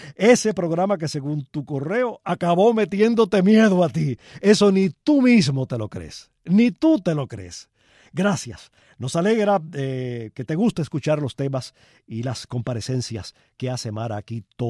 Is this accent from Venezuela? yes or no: no; Palma Soriano, Santiago de Cuba, Cuba; allá en mi pueblo, en Palma Soriano.